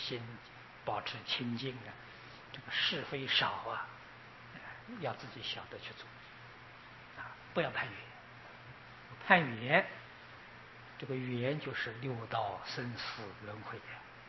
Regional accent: China

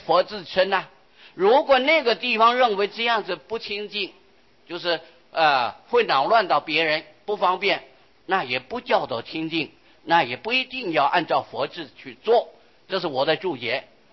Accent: Taiwan; 老实说，40年前我们台湾人一般呢，有好多死掉的猪还是照吃不误的。我在6、7岁的时候，我还是亲身经验的啊

